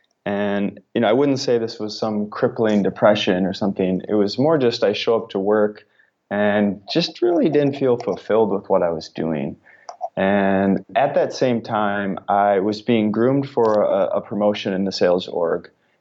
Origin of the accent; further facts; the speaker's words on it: Minnesota, United States; I grew up in Minnesota, typical high school student, I would say, big into sports. Went to college at the University of Minnesota.